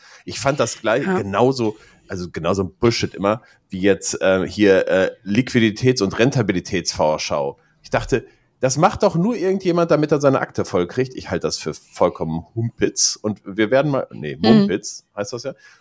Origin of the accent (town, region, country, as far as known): Gelsenkirchen, North Rhine-Westphalia, Germany; born or raised there